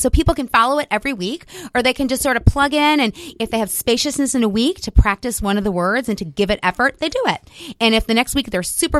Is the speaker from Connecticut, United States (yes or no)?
no; Chicago, Illinois, United States; That's why I had to add the part that I'm from Chicago, where I can get away with talking fast.